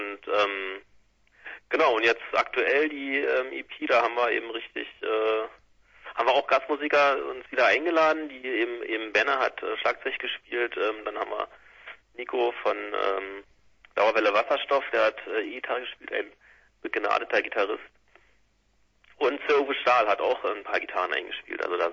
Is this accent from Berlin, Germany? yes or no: yes; Berlin, Germany; Wir kommen aus Berlin. Wir sind echte Berliner gewissermaßen.